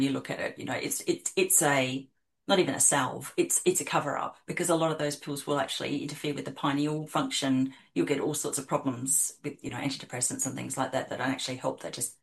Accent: Adelaide, South Australia, Australia; in South Australia, where I grew up in Adelaide

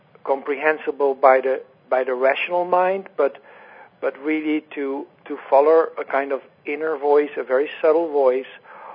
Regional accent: Netherlands; English is a second language; I'm from the Netherlands

